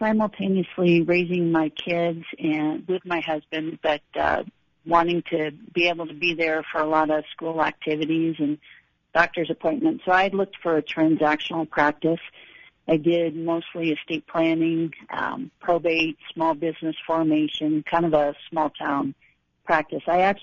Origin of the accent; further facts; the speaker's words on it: Northeast, United States; now in Durango, United States; Well, I grew up actually in the Northeast, although my great-grandparents homesteaded up in the Northeast corner of Colorado in the late 1800s.